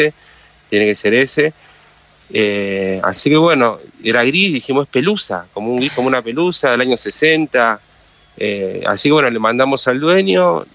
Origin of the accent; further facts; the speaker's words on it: Mercedes, Buenos Aires Province, Argentina; Somos de Mercedes, Buenos Aires.